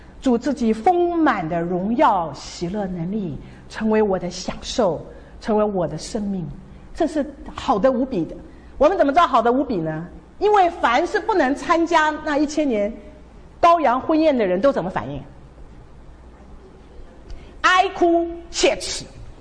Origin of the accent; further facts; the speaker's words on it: Taiwan; 我小的时候在台湾啊，挤公车